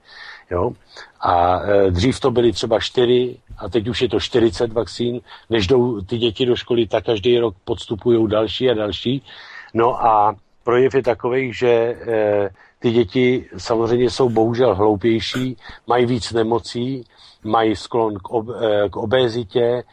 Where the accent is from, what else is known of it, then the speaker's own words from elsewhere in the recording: Bohemia, Czechia; now in United States; já jsem právník z Čech, ale my teď tady máme taky pár soudních řízení v Americe